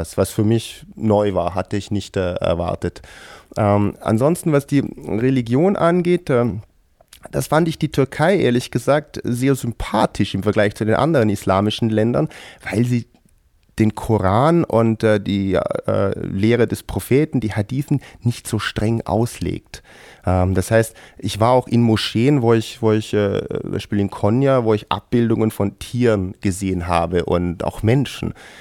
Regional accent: Austria; als ich ihm sagte, ich komme aus Österreich, aus einem Bergdorf

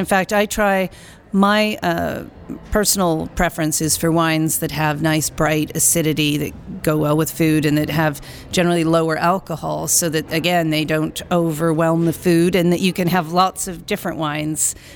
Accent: Napa Valley, California, United States; Well, I was saying I grew up in the Napa Valley, and my parents grew up in the Napa Valley.

